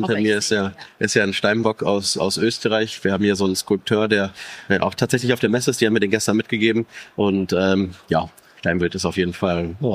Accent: Witten, North Rhine-Westphalia, Germany; Ich komme tatsächlich hier aus Witten, beziehungsweise direkt an der Grenze von Dortmund.

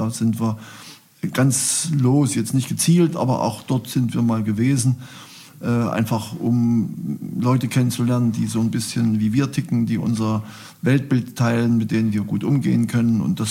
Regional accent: Leipzig, Saxony, Germany; Und ich komme ja aus Leipzig

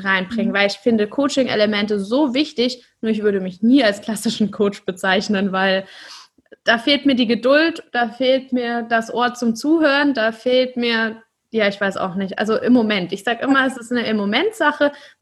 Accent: Karlsruhe, Baden-Württemberg, Germany; also born or lived in Ludwigsburg; gebürtig komme ich aus Karlsruhe. Also klassisch in Süddeutschland aufgewachsen und dann eben auch in Ludwigsburg studiert. Und dann hat es mich nach Salzburg verschlagen, ins Salzburger Land, in ein mini, mini kleines Bergdorf mit 1500 Einwohnern

